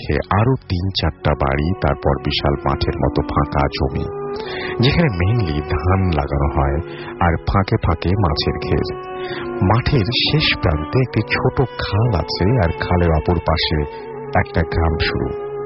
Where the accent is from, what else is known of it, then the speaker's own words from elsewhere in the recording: Bagerhat, Khulna Division, Bangladesh; now in Khulna, Bangladesh; আমি ভূত এফএম এর একজন অনেক বড় ফ্যান। আমি আমার বাড়ি বাগেরহাট এবং পড়াশোনার জন্য খুলনায় থাকি। খুলনায় একটি কলেজে অনার্স সেকেন্ড ইয়ারের স্টুডেন্ট আমি।